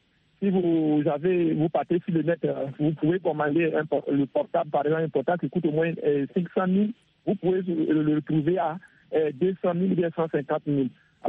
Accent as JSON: {"language": "French", "country": "Togo", "tie": "born there", "lives_now": "Côte d'Ivoire", "said": "je suis en Côte d'Ivoire, précisément à Bengou. Je suis né au Togo."}